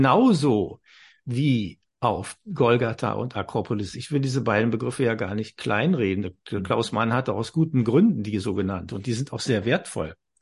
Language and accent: German; Germany; Ich komme aus Deutschland. Deutschland ist mein Vaterland. Deutschland ist nicht mein Mutterland.